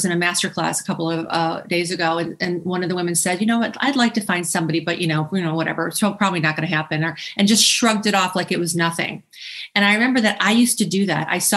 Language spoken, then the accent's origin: English; Chicago, Illinois, United States; And she hails from my hometown of Chicago.